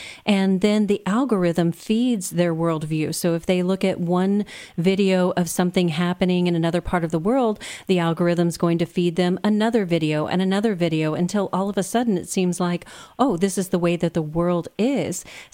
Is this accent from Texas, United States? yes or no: yes; Houston, Texas, United States; born there; Well, I was born in Houston, and so that gives me no choice.